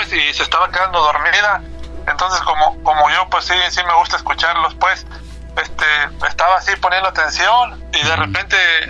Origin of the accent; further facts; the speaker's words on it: Querétaro, Mexico; now in San Diego, United States; le estoy hablando de San Diego, California, pero yo soy de allá de Querétaro, pues.